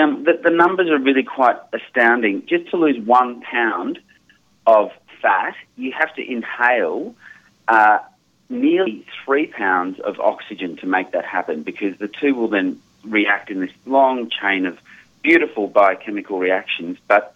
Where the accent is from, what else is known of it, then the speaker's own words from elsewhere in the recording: Australia; I'm from Australia, so I speak in these horrible things called kilograms.